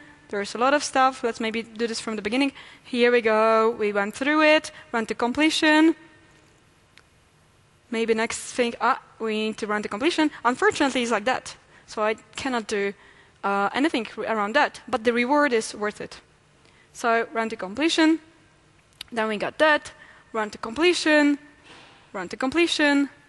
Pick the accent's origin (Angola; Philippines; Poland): Poland; Did I mention that I'm from Poland and I like to buy cheap stuff?